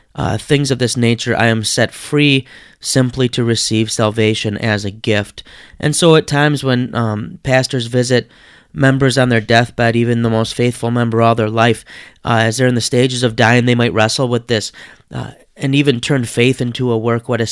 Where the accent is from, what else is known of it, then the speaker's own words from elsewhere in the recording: Detroit, Michigan, United States; I'm from Detroit. I can't bring myself to encourage beyond the big three